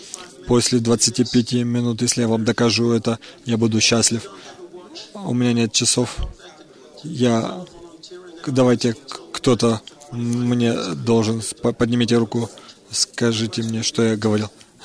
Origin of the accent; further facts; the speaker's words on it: Israel; Russian is a second language; Я сам не из Америки. Я из Израиля сам.